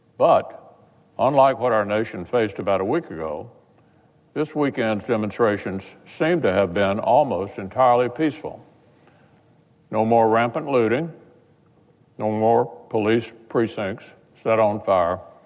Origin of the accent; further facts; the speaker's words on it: Kentucky, United States; In my home state of Kentucky and Louisville, just like around the nations